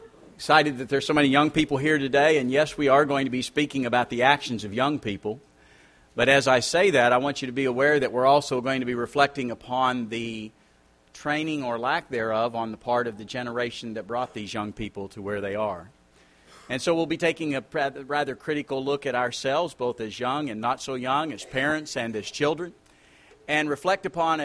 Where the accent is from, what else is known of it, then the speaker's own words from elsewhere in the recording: Steubenville, Ohio, United States; born there; The reason I was born in Steubenville is Mom's doctor did his deliveries at the Ohio Valley Hospital on the Ohio side, Steubenville, although my parents lived in Weirton, West Virginia.